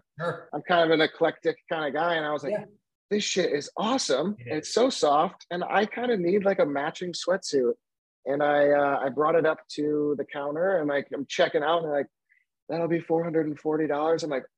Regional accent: Beloit, Wisconsin, United States; One of the richest women in the world lives in my hometown. Now she's an amazing, incredible person who has revitalized our city, like truly revitalized our city, Beloit, Wisconsin.

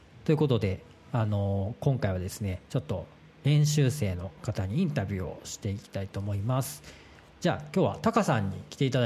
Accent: Osaka, Japan; 僕も大阪やったんで

